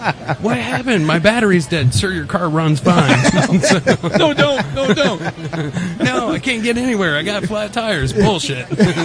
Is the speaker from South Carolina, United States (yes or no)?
no; Adrian, Michigan, United States; From Michigan. Adrian, Michigan, down in the southeastern corner. So